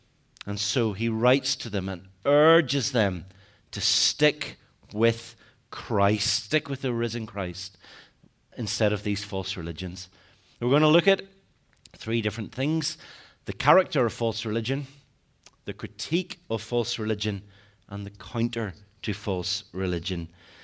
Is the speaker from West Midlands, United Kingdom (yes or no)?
no; Belfast, Northern Ireland, United Kingdom; There's a joke in my hometown, Belfast, that it was sailing when it left us.